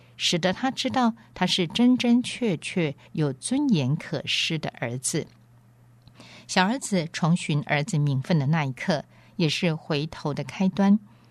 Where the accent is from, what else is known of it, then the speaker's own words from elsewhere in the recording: Netherlands; Chinese is a second language; 我说我是荷兰来的